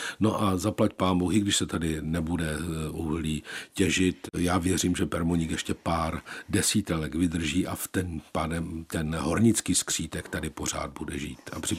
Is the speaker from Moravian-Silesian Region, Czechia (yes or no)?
yes; Karviná, Moravian-Silesian Region, Czechia; born there; je to moje rodné město. 25 let jsem v Karviné nežil. Odstěhoval jsem se do Šenova.